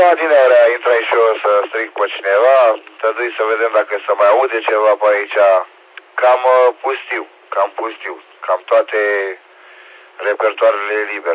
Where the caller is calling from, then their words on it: Pitești, Argeș, Romania; sunt de la Pitești.